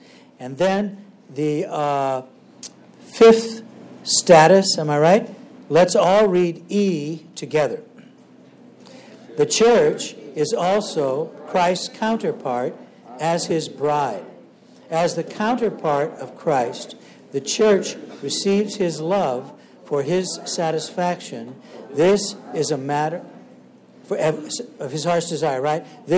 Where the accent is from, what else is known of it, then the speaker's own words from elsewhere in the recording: Ferguson, Missouri, United States; I grew up in Ferguson, Missouri, which is a very divided town racially.